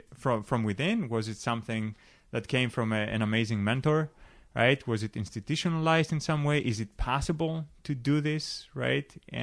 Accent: Greece; moved away as an adult; now in United States; I grew up in Greece. I've told you … only comes from one country.

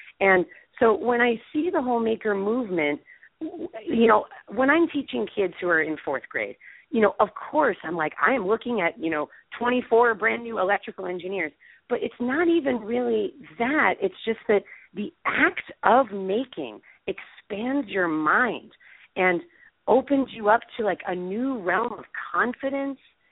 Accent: California, United States; I had no idea was even happening, and I'm from the Bay Area.

